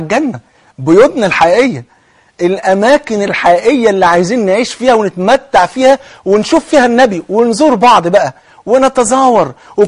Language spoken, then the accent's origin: Arabic; Egypt; يعني الظهر عندنا في مصر بيؤذن حوالي